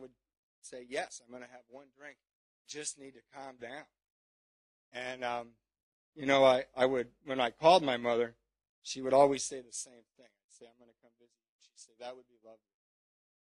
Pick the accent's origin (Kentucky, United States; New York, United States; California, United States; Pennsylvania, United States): California, United States; I'm from California, and I lied, and I told everybody that I was coming back to California